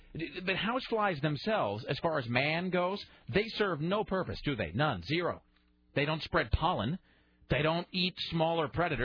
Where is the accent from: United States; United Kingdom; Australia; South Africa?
United States; Kennewick, Washington; When I was growing up in Kennewick, we didn't have many run-ins with hornets.